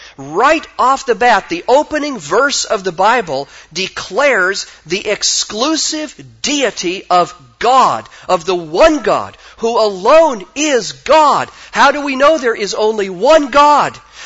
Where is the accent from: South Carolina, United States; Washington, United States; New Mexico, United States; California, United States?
Washington, United States; Spokane; I grew up in Trinity Baptist Church in Spokane, Washington.